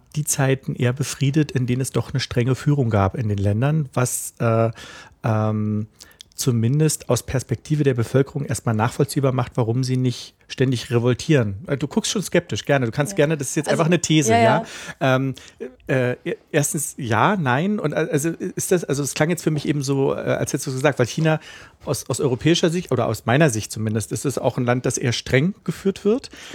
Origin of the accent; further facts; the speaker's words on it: East Germany, Germany; Ich komme aus der DDR